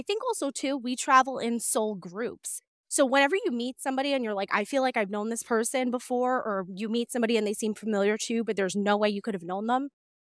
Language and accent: English; New York, United States; I would say grew up in a rather unique, niche place in New York City. I grew up in the Bronx, which is arguably one of the most infamous boroughs in New York.